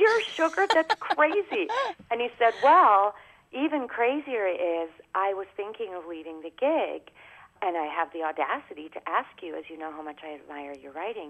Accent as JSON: {"language": "English", "country": "Canada", "said": "Now, as a Canadian middle child, I felt a huge responsibility for that."}